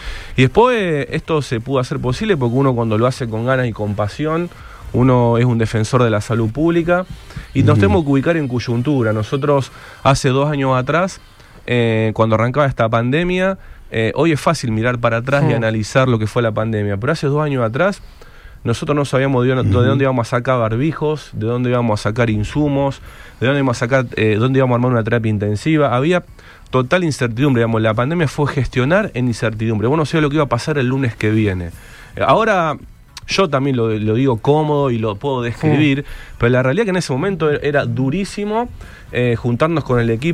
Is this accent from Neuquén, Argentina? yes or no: no; Pergamino, Buenos Aires Province, Argentina; Yo soy de Pergamino